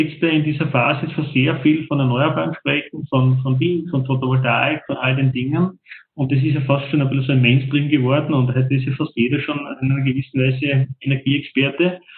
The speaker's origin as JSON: {"language": "German", "region": "Salzburg", "country": "Austria", "said": "Das interessiert ja mich als Salzburger nicht, als Bewohner dort."}